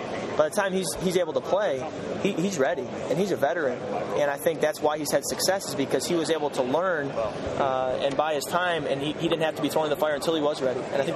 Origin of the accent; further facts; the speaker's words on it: Michigan, United States; even if I'm from Michigan.